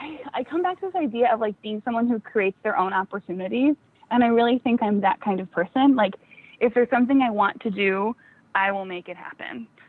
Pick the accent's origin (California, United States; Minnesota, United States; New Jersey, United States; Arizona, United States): Minnesota, United States; So I always say that I'm from Minnesota. That's where I am now. And yeah, that's where I'm from.